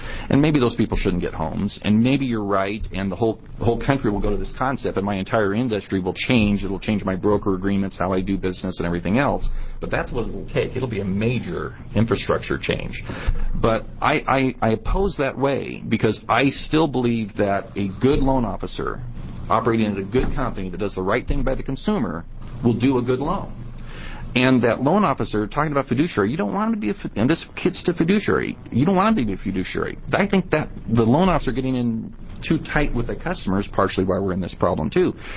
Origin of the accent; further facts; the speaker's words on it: California, United States; moved away; I'm from California 15 years ago, and I was fingerprinted and background checked and everything else. I moved to Oregon and got it.